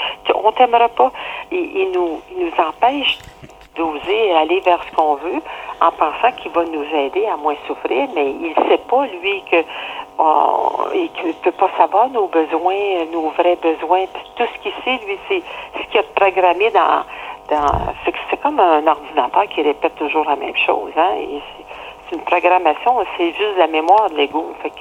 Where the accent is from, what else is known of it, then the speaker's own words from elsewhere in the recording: Quebec, Canada; je retourne chez moi au Québec, c'est ça.